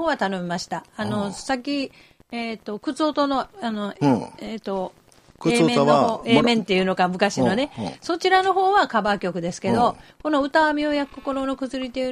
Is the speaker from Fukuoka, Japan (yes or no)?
yes; Fukuoka, Japan; 私の地元の福岡に行った時に